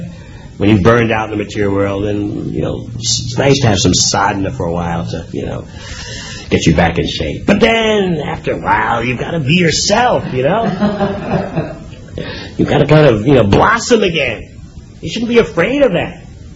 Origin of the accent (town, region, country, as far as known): New York, United States; born or raised there